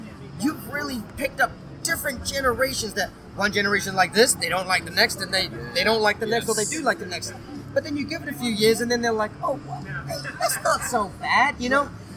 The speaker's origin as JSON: {"language": "English", "country": "New Zealand", "tie": "born or raised there", "said": "See, I grew up in New Zealand, and back in the day, I was a little too shy to tell people"}